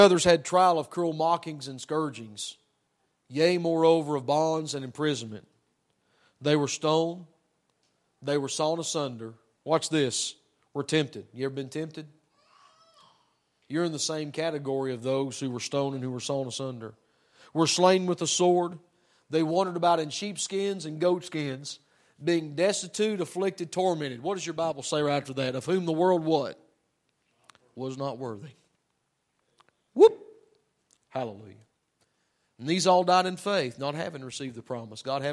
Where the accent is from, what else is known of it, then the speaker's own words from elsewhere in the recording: Tennessee, United States; Look, I'm from Tennessee. I'm a hillbilly. I'm a redneck.